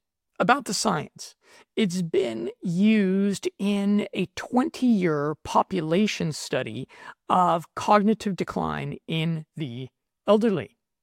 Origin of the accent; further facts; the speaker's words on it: United States; Okay, I'm an American, so it's a self-critical reference